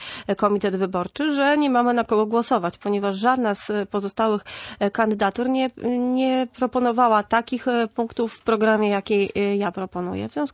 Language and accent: Polish; Gdańsk, Pomeranian Voivodeship, Poland; No więc ja jestem gdańszczanką od urodzenia